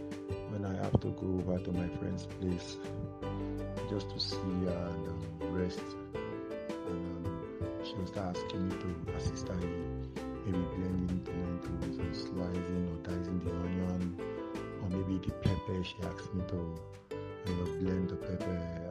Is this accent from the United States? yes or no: no; Nigeria; I'm from Nigeria.